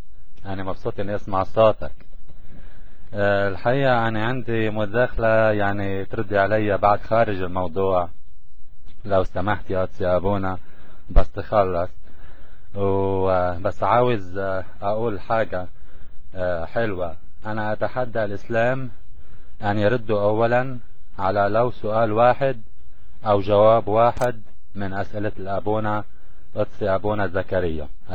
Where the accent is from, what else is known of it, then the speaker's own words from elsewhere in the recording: Lebanon; انا من لبنان لكن بحب اتكلم مصري